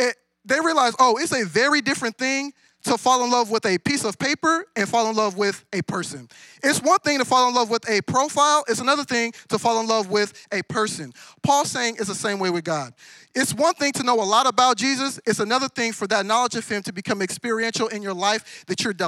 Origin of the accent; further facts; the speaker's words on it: Nigeria; when I was younger, I was like, man, you know, I'm Nigerian.